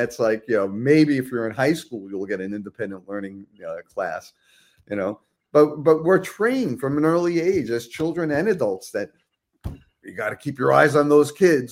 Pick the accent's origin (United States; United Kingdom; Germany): United States; New York; as I grew up in Manhattan and in the Bronx, well, largely in the Bronx, in New York